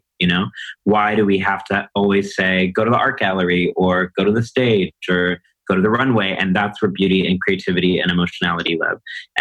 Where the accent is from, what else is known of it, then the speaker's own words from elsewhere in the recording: Texas, United States; growing up in Texas, every time I displayed myself